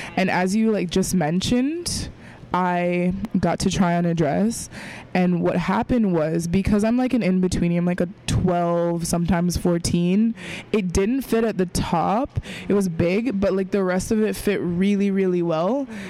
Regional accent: Tampa, Florida, United States; From Tampa. I drove out six hours to get here, actually.

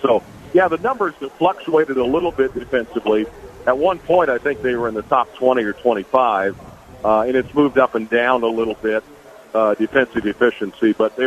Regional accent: Champaign, Illinois, United States; I grew up in near Champaign, so I'm an Illini fan since I was a little kid.

